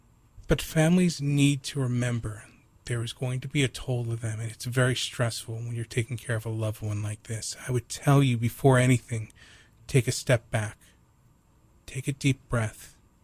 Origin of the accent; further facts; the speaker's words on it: Philadelphia, Pennsylvania, United States; now in Hawaii, United States; You know, it goes back to, I'm from the mainland originally. I'm from the East Coast.